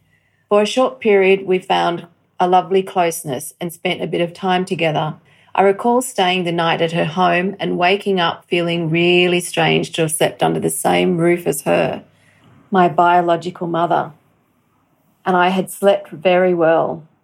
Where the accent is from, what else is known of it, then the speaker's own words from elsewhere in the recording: Australia; But alas, being Australian, we were not entitled, as Americans were, to the health information.